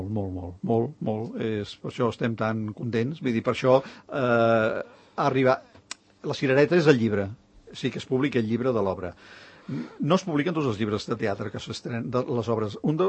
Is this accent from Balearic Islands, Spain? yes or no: no; Catalonia, Spain; som catalans i forma part de la joia de ser catalans